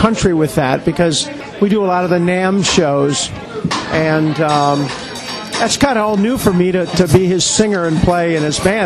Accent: Detroit, Michigan, United States; Born and raised in Detroit. And I grew up on soul music and Motown music

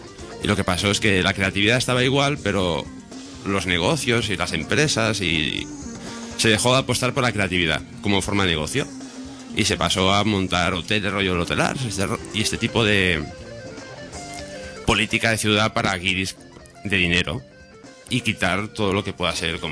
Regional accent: Tarragona, Catalonia, Spain; now in Barcelona, Spain; Mis orígenes de familia están aquí, pero me crié en Tarragona.

